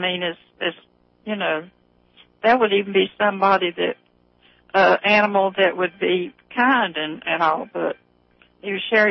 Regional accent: the South, United States; But, you know, growing up in the South, I know that we had it rough, but I know that the black people had it a whole lot rougher just because they were black.

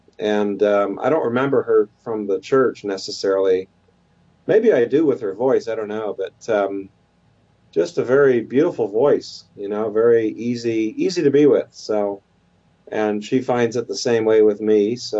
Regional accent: Hazel Crest, Illinois, United States; I grew up in Illinois. She's from Rockford. I grew up in a suburb of Chicago, Hazelcrest, and we just have a real Midwestern way of looking at things.

